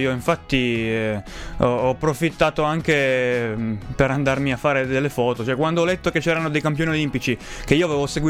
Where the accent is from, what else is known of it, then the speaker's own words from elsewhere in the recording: Asti, Piedmont, Italy; No, sono di Asti.